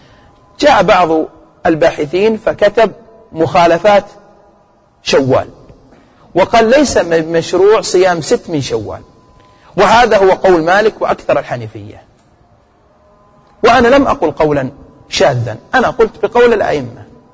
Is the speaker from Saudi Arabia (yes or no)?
yes; Saudi Arabia; حينما اشتهر عندنا في المملكة العربية السعودية